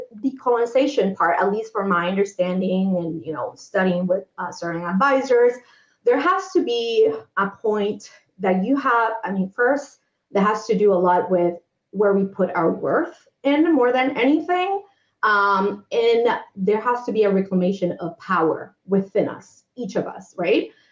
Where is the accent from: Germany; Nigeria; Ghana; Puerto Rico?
Puerto Rico; we're both from Puerto Rico. We love Puerto Rico.